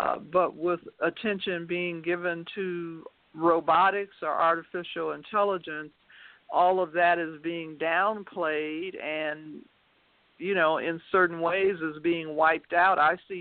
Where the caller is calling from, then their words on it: Denver, Colorado, United States; I'm calling from Denver, Colorado.